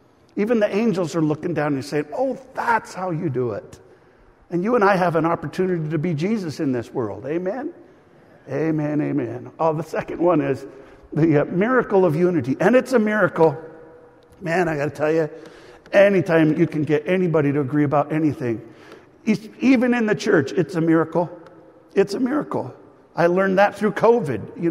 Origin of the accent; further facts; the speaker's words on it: Washington, United States; No, I don't ever get an amen on the husky thing, but I grew up in Washington, so.